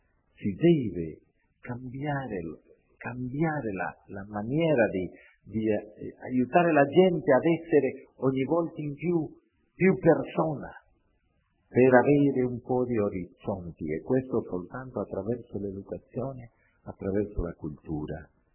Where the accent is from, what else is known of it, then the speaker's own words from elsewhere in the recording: Honduras; Italian is a second language; vedendo quella tragedia nel mio paese di un'università che ogni volta, che fu buonissima, per legge in Honduras non potevamo avere università private